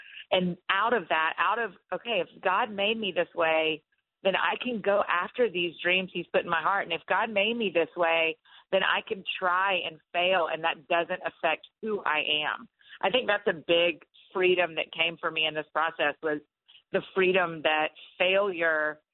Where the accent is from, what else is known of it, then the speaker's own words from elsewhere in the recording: Atlanta, Georgia, United States; moved away as an adult; now in Nashville, United States; so for me, moving from my hometown in Atlanta to Nashville, Tennessee, that's only 3.5 hour drive away, was a really brave move for me and was really hard.